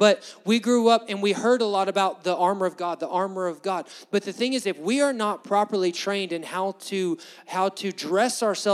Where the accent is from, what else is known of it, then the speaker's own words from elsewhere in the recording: Alabama, United States; how many of you guys are born and raised in Alabama like me?